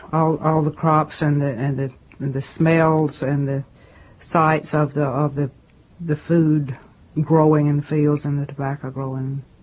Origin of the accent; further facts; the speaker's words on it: North Carolina, United States; For me, it was a beautiful life because the climate in North Carolina, you have cold weather and you have hot weather and you have very definite seasons.